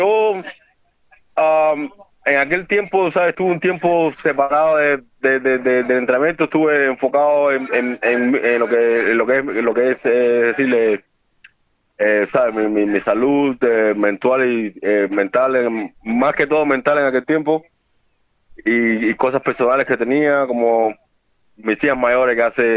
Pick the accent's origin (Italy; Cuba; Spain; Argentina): Cuba; moved away; also born or lived in Ireland; Desde que yo salí de Cuba, yo viví aquí un tiempo, en el 2007-2008. Y pues después me radiqué en Irlanda. Y ahora pues regresé aquí